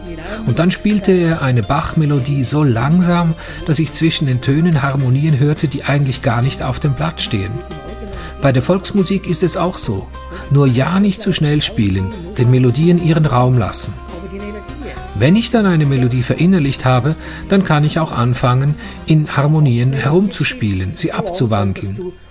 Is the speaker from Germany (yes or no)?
no; Switzerland; Sind wir Schweizer einfach von Vorurteilen umzingelt, unserer eigenen Musik gegenüber?